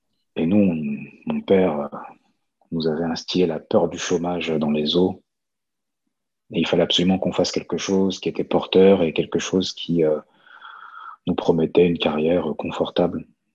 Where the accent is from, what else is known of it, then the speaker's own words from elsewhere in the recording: Lyon, Auvergne-Rhône-Alpes, France; also born or lived in Montélimar; Je suis né à Montélimar, dans le sud de la France, la capitale du Nougat. Et très vite, mon père et mes parents ont déménagé et sont retournés à Lyon, dans la banlieue lyonnaise.